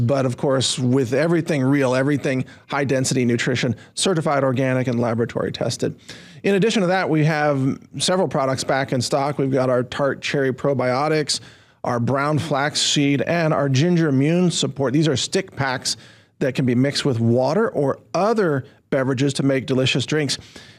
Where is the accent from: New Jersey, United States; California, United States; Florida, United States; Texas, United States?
Texas, United States; I mean, I'm a Texan